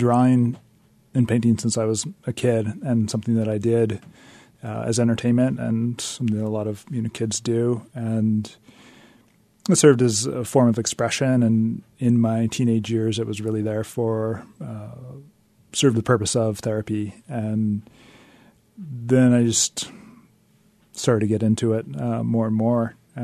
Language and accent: English; Sitka, Alaska, United States; And I was raised in Sitka.